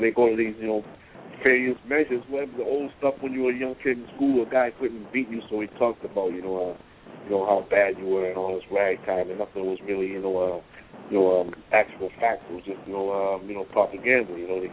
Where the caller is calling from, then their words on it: Boston, Massachusetts, United States; I'm calling from Boston.